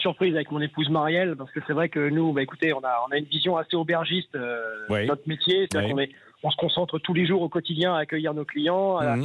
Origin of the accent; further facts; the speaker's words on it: Normandy, France; Non, moi, je suis un Normand d'adoption provençale.